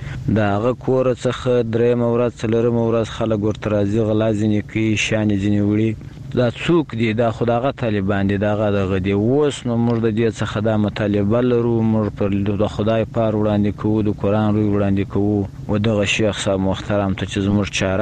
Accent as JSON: {"language": "Pashto", "country": "Afghanistan", "said": "موږ د نبی علیه السلام امتیان یو، موږ د افغانستان یو، موږ مسلمانان یو."}